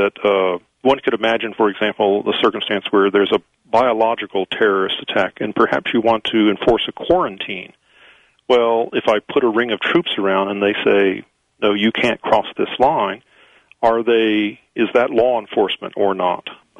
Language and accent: English; Florida, United States; And you know, I grew up in Florida, for example, and after hurricanes, the National Guard would often be called up